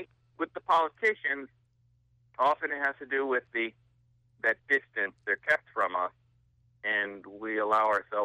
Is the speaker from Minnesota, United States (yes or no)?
no; Westchester, New York, United States; I'm from Westchester and had met Pete, too, when I was little.